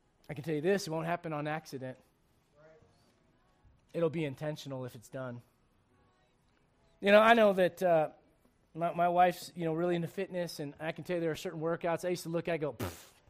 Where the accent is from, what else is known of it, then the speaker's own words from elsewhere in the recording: United States; I'm an American, first off.